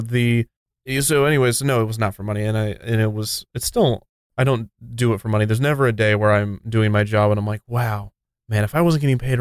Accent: Kansas, United States; I grew up in Kansas. I never really got to go to Disney World.

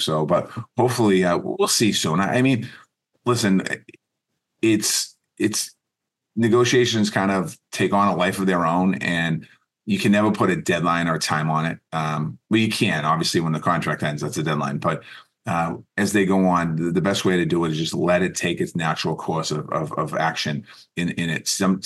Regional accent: Boston, Massachusetts, United States; growing up in Boston as a kid, you know, we didn't have Stadium Series.

